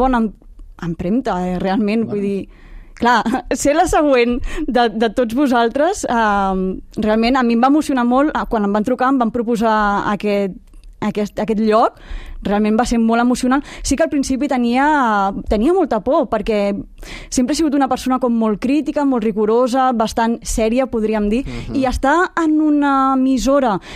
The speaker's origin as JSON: {"language": "Catalan", "town": "Mollet del Vallès", "region": "Catalonia", "country": "Spain", "lives_now": "Barcelona, Spain", "said": "Jo sóc de Mollet del Vallès i realment amb aquests horaris vaig decidir fer un canvi aquí a la ciutat."}